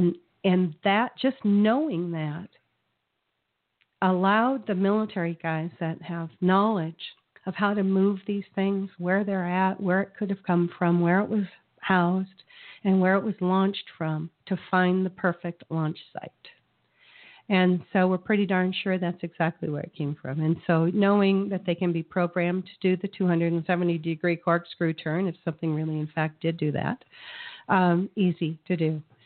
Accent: United States; As an American, as a flight attendant, as an airline professional, I'm embarrassed that those people are even allowed to speak.

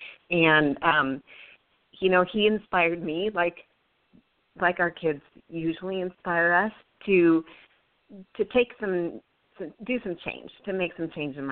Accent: Texas, United States; There you go, so you can tell I'm from Texas because I said

